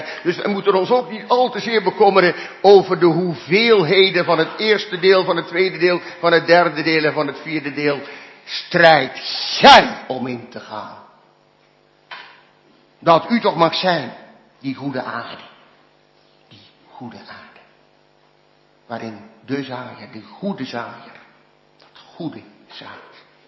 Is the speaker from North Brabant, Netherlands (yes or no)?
yes; North Brabant, Netherlands; de streek waar ik vandaan kom, het Landreuzen en Altena